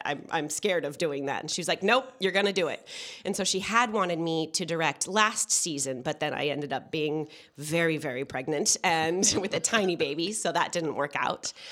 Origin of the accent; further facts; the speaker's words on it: Santa Rosa, California, United States; I grew up in Santa Rosa.